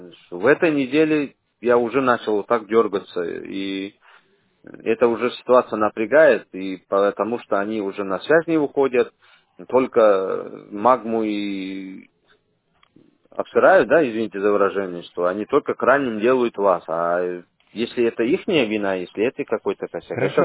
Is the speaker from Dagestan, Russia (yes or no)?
yes; Derbent, Dagestan, Russia; now in Saint Petersburg, Russia; Я в Питере сейчас в данный момент. Я с Дербента, из Дагестана, я приехал сюда.